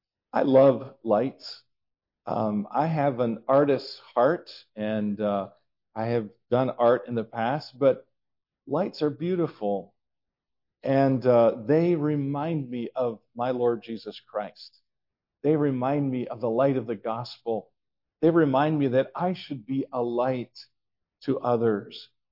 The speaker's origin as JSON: {"language": "English", "country": "United States", "said": "But I'm American, you know, so Canadian-American."}